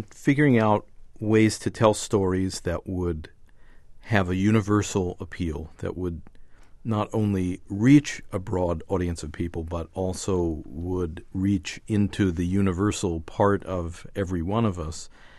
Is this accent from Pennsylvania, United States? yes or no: yes; Philadelphia, Pennsylvania, United States; I was born in Philadelphia and went into public radio as an intern in my junior year in high school, where I was attending an alternative public high school just outside of Philadelphia